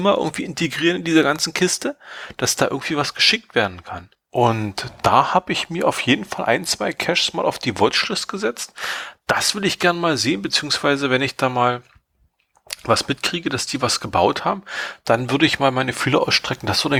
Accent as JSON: {"language": "German", "region": "East Germany", "country": "Germany", "said": "gerade als Ostdeutscher mit irgendwie so Sowjet-Vergangenheit, DDR-Vergangenheit"}